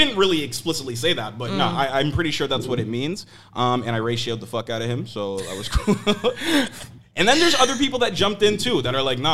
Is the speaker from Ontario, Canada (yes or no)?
yes; Oakville, Ontario, Canada; I grew up in Oakville, which is a very white city.